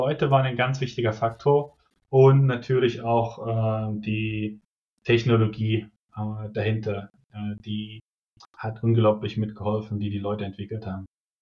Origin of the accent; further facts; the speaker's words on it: Germany; ich komme aus Deutschland, habe in Deutschland studiert